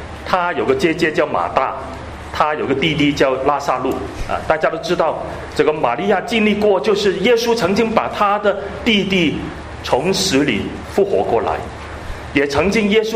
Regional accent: Hong Kong; 我们香港人有句话，有早知冇乞衣啊

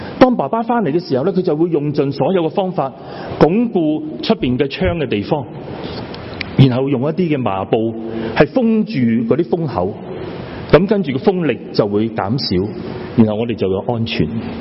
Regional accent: Hong Kong; 我们很多弟兄姊妹都在香港长大，我们在香港在夏天的时候经常是有台风是集港。

